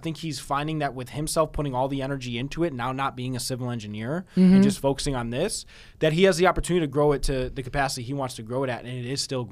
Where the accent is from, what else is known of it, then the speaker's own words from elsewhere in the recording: Aurora, Ohio, United States; also born or lived in Twinsburg; Twinsburg and Aurora blended into Aurora Shores.